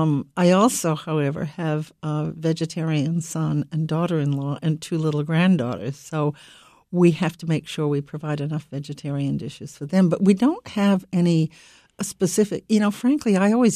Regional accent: Camden, Maine, United States; I grew up on the coast of Maine and in Camden.

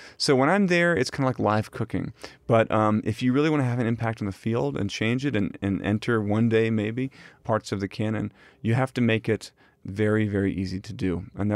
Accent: Richmond, Virginia, United States; there in the nation's capital, close to where I grew up in Richmond, Virginia, is very special for me

